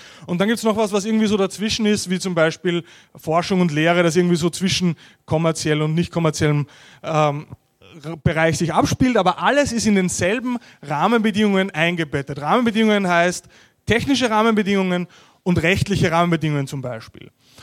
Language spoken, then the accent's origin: German; Linz, Upper Austria, Austria; durfte ich an meiner Heimat-Uni, man hört's, in Linz, einen Vortrag zu diesem Thema halten